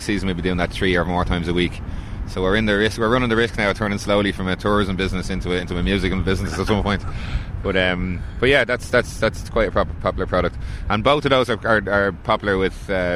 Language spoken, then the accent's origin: English; Kilmainham, Leinster, Ireland; I grew up in Kilmainham on the Camac and in and around the banks of the Liffey up in Island Bridge. So I know the water well